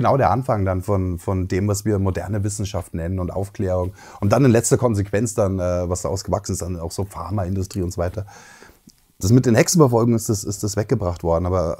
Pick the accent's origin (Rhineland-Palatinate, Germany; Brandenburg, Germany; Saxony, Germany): Saxony, Germany; wir kommen aus Sachsen, ja. Erzgebirge, ja.